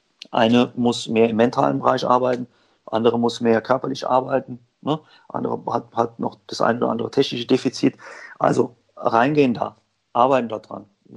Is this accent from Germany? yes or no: yes; Saarbrücken, Saarland, Germany; Ja, ich bin in Saarbrücken am Landesstützpunkt groß geworden.